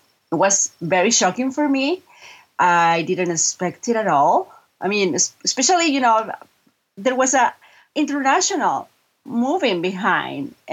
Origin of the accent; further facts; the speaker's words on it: Mexico; English is a second language; I'm 100% Mexican. I was born and raised in Mexico. I went to university there.